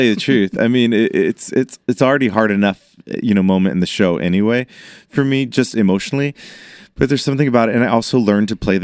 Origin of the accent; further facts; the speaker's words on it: Austin, Texas, United States; Well, I grew up in Austin, Texas, played sports my whole life.